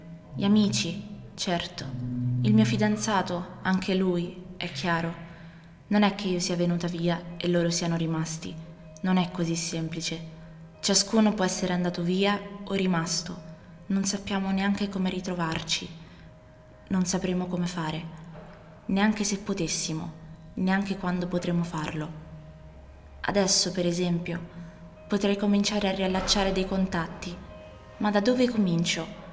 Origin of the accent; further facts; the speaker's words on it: Split, Split-Dalmatia County, Croatia; born there; è un palazzo di Sarajevo che io conosco perché abitavo lì vicino. Io sono nata a Spalato. A Sarajevo ho lavorato per qualche tempo.